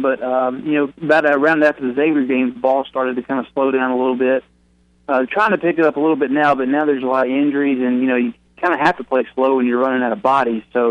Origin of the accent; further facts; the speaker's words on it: Tuscaloosa, Alabama, United States; moved away; I lived in Dothan for several years before coming up here back in 2012, and I don't remember anything down there. You know, I grew up in Tuscaloosa